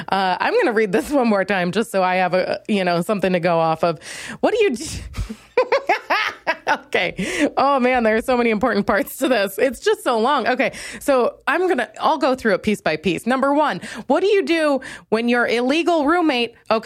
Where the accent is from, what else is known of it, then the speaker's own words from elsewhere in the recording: Minnesota, United States; I'm from Minnesota. We're passive aggressive. We're very nice.